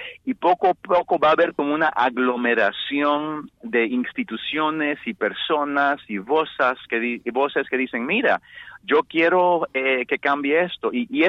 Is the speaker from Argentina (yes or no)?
no; Cuba; born there; yo nací en Cuba, crecí en una familia muy cubana.